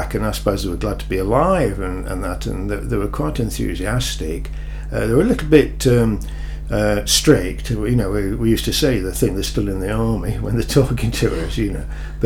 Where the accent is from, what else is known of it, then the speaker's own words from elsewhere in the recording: Nottingham, East Midlands, United Kingdom; I was born in Nottingham and I lived in Snenton, the area of Snenton in Nottingham, as a child, right until I got married.